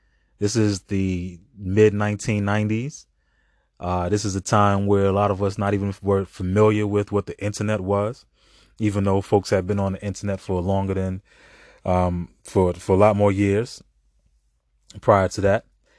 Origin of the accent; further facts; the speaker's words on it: Brooklyn, New York, United States; It all starts in Brooklyn, New York. I grew up in Brooklyn, New York.